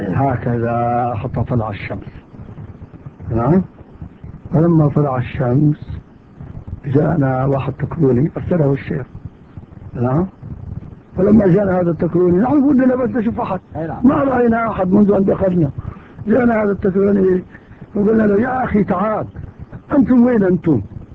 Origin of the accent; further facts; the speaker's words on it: Morocco; نحن تعبنا شوية في داخل المدينة لأن نحن من المغرب